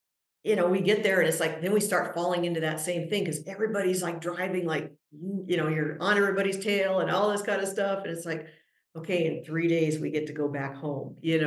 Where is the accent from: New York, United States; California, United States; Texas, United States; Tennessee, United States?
California, United States; Norco; we're from Norco, California, Horsetown, USA.